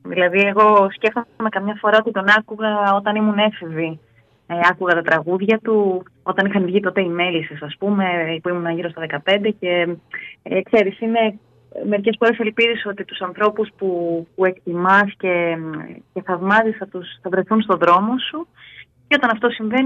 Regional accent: Crete, Greece; Είμαστε από την Κρήτη

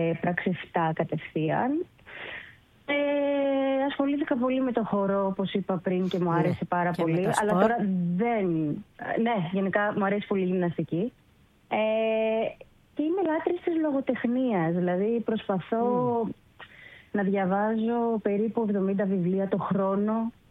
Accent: Piraeus, Attica, Greece; Εγώ είμαι από τον Πειραιά. Είμαι από τον Πειραιά.

